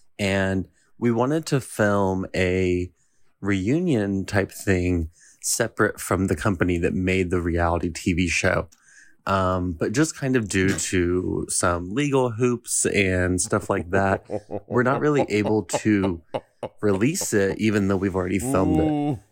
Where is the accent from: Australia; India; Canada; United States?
United States; Seattle, Washington; I'm 29 from Seattle.